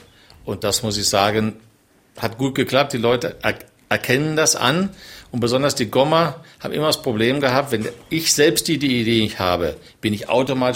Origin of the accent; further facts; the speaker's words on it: Düsseldorf, North Rhine-Westphalia, Germany; now in Switzerland; Und dann habe ich ihr Düsseldorf, meine Heimat, gezeigt